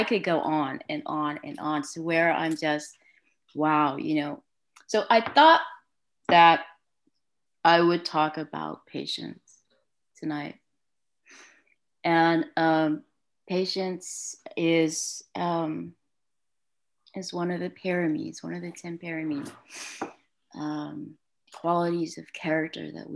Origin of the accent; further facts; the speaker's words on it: California, United States; I'm originally from the Bay Area. I spent my life in the Bay, and I just moved north last, actually it's been 2 years now, it's so crazy. But moving out here, you know, resources are a little bit different. I'm out in Northern California, you know, not in the urban areas.